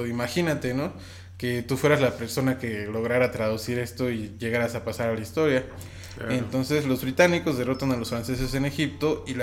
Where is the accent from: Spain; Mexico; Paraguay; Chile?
Mexico; Como mexicanos cuando vemos piezas arqueológicas de nuestra cultura en otros países